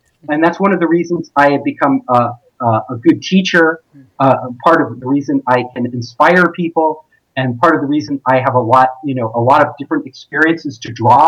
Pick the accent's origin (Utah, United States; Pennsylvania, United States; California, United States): California, United States; Like I was raised in California. I grew up in California. This is my home.